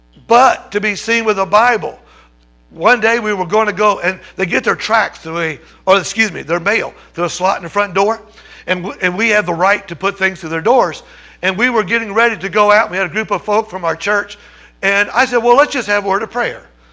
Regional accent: United States; I'm from America, where you're expected to do a certain amount of work for a certain amount of money, and you're expected to get results.

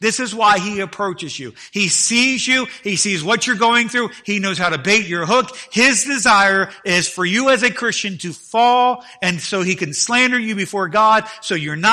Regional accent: Maryland, United States; When I grew up, we grew up in Maryland.

